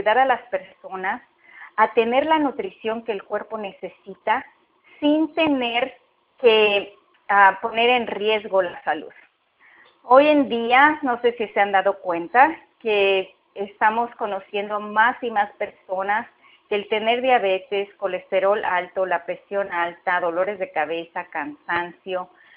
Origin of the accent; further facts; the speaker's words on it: Mexico City, Mexico; yo soy de la Ciudad de México, crecí, nací en México